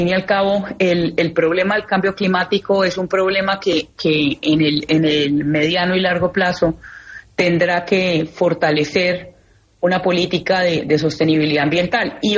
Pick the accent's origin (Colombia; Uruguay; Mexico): Colombia; Bucaramanga, Santander; 100% santandereana, así es.